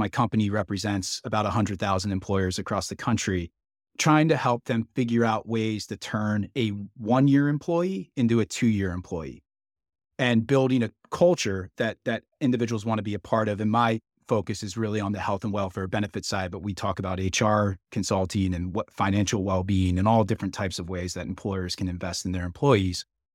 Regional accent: Pennsylvania, United States; I should say I'm from Pennsylvania. I live in outside Philadelphia.

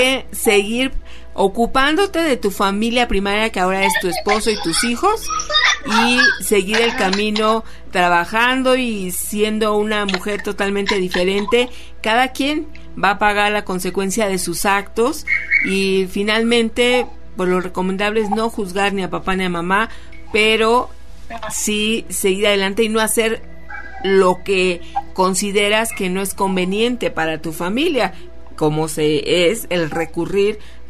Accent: Mexico; sobre todo como mexicanos

